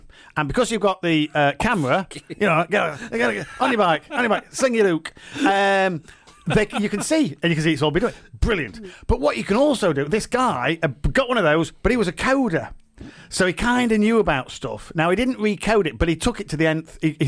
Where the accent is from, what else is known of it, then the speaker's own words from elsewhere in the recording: Sheffield, Yorkshire and the Humber, United Kingdom; I grew up in Sheffield, and in Sheffield in the 70s, when you got on a bus as a kid, it was 2p.